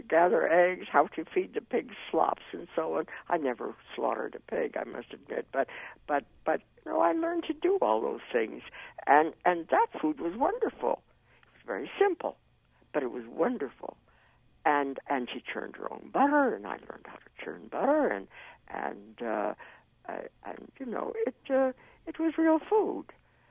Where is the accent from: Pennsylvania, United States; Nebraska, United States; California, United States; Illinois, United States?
Nebraska, United States; Blair; born there; now in New York, United States; I was born in Blair, Nebraska, and I'm willing to bet you that there isn't decent bread in Blair, Nebraska.